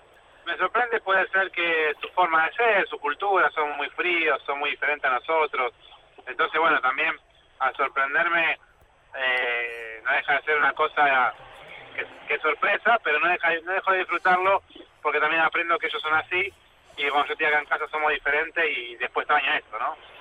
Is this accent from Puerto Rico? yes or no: no; Argentina; Somos todos tan argentinos